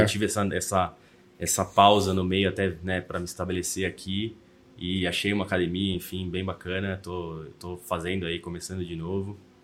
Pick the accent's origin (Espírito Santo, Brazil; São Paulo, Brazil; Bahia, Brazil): São Paulo, Brazil; now in Itu, Brazil; todo mundo me conhece aí … Tenho 37 anos de idade, sou de São Paulo, vim morar aqui em terras do interior recentemente, aí há um ano